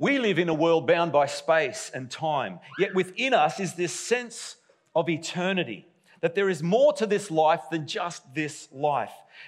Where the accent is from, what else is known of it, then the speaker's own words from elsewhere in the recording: Roma, Queensland, Australia; I know, how un-Australian. A bit of a disappointment to my hometown of Roma, where the great legend of State of Origin, Artie Beetson, came from.